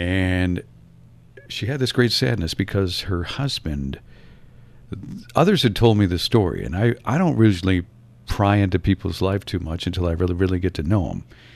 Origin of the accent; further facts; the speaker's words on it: Norway, Michigan, United States; also born or lived in Jackson, United States / Vicksburg, United States; Well, I lived here originally in Upper Michigan, and I grew up in Norway. And I moved away for a couple of years, and I lived down in Jackson and Vicksburg, Mississippi.